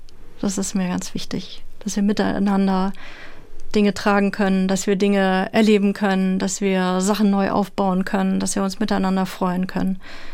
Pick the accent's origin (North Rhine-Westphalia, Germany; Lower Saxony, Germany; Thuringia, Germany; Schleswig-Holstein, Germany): Schleswig-Holstein, Germany; Lübeck; Ich habe da mit der Kantorei gesungen und ich komme aus Lübeck so. Also ich kenne die Straßen drumherum, ich kenne ein bisschen die Geschäftszüge.